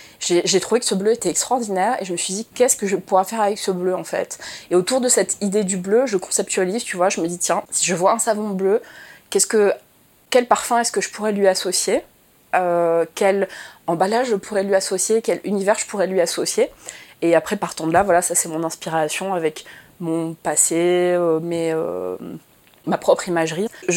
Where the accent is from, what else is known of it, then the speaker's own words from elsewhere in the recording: Nice, Provence-Alpes-Côte d'Azur, France; J'ai passé à Nice, puisqu'on est originaire de Nice, toutes les deux.